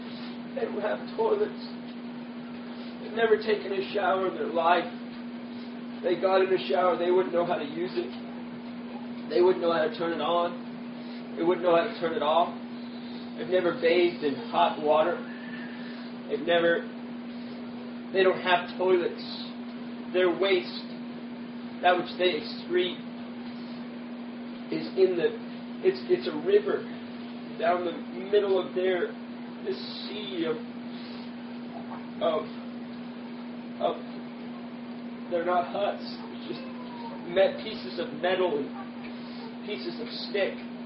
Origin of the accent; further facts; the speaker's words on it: United States; I'm not sure if that's just because we're American citizens.